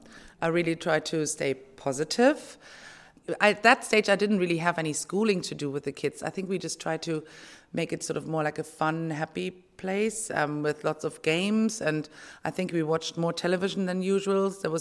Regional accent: Germany; also born or lived in United Kingdom; I'm 48 years of age and I'm originally from Germany, but I lived in the UK for over 20 years.

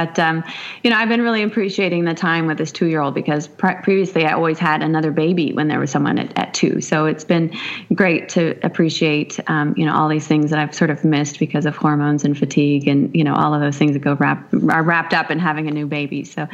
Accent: Oregon, United States; also born or lived in Poland / Italy; Well, I grew up in Oregon, and I grew up in a very secular environment

